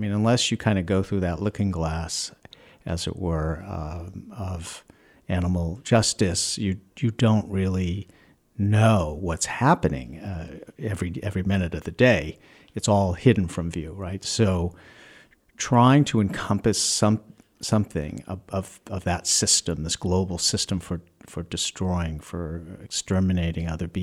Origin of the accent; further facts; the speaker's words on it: Plymouth, Massachusetts, United States; also born or lived in Chicago / California; Well, I'm from Massachusetts. I grew up in Plymouth, Massachusetts, and I went to school. I went to college out in Western Mass at Hampshire College.